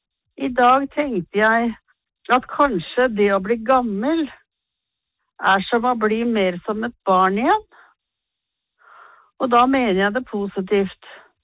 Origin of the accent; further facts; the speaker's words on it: Østfold, Norway; Jeg vokste opp i skogen i Indre Østfold. Derfor er jeg fremdeles glad i den naturen.